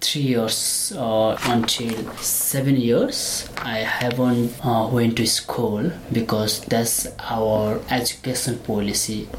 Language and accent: English; Nepal; English is a second language; moved away as an adult; also born or lived in Bhutan; now in Australia; I'm Nepali, and I was born in Bhutan 1992, and after that I went to Nepal and lived as a refugee almost 20 years. It's a long time, and then finally. In 2013, I came to Australia